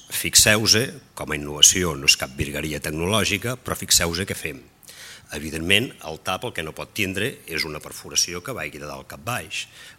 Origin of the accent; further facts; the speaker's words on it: Solsona, Catalonia, Spain; jo soc de Solsona, fins que no em vaig desplaçar professionalment a Santa Coloma